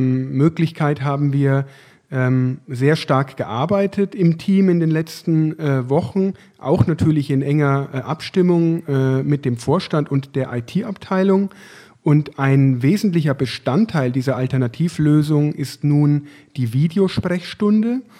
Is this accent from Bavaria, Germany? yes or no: yes; Bavaria, Germany; moved away as an adult; now in Essen, Germany; Ich bin damals von Würzburg, sozusagen als Franke, als hausechter Franke, hierher gewechselt in das Ruhrgebiet